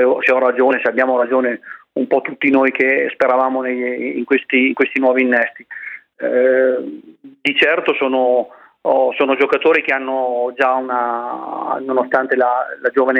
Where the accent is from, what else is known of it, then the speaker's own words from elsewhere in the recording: Ricò, Emilia-Romagna, Italy; Perché io sono di Ricò